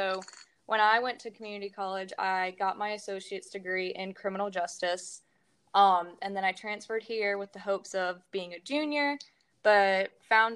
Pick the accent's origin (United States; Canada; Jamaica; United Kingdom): United States; Raleigh, North Carolina; I've always loved the beach, you know, and I'm actually from Raleigh, so it's a quick 2 hour drive on 40